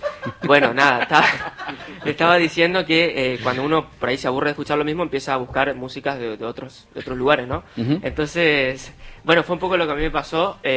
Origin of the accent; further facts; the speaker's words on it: Chaco, Argentina; yo soy chaqueño